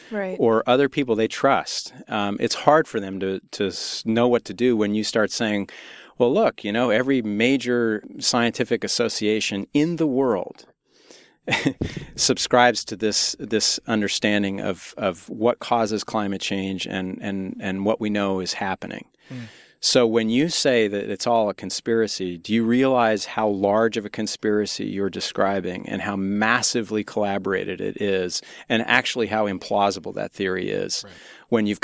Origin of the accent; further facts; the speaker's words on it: Connecticut, United States; also born or lived in Utah; now in San Francisco Bay Area, United States; I was born there, but I was raised in Connecticut and then schooled here in the Bay Area. So spent 10 years here.